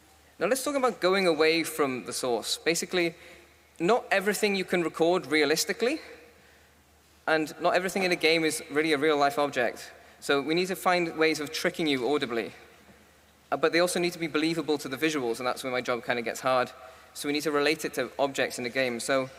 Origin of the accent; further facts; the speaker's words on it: Wales, United Kingdom; And as a Welsh person, I'm rather upset because dragons aren't real.